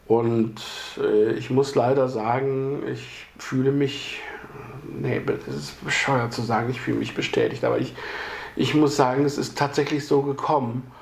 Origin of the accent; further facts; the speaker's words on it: Solingen, North Rhine-Westphalia, Germany; erstelle mir einen Artikel über die deutsche Stadt Solingen, zufällig meine Heimatstadt